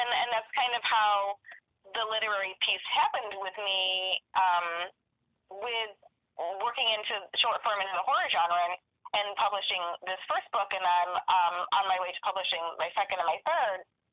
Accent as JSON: {"language": "English", "region": "New York", "country": "United States", "said": "I am from New York. I'm from upstate New York, and actually in the center of the state, not just north of New York City, which everybody thinks upstate New York is. It's not. I'm in wine country."}